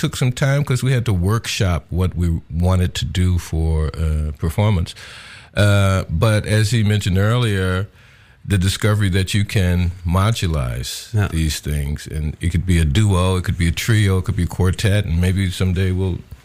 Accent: Detroit, Michigan, United States; I'm from Detroit.

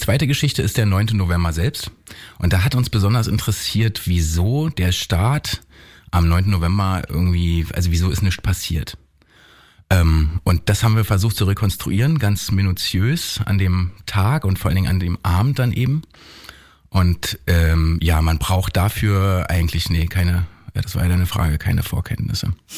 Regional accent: East Germany, Germany; ich komme also auch eben aus dem Osten

